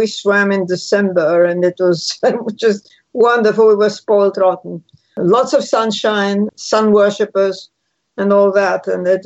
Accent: Alexandria, Alexandria Governorate, Egypt; moved away as an adult; I was born in Alexandria, Egypt, and lived there until age 20 when I went to London to study.

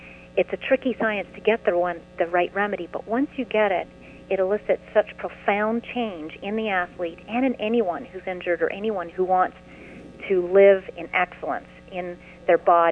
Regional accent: Montreal, Quebec, Canada; I'm from Montreal

